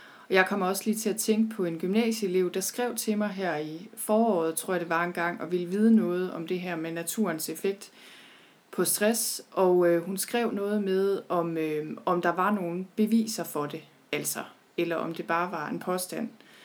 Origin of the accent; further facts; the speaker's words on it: North Denmark Region, Denmark; Jeg er selv født og opvokset i Thy.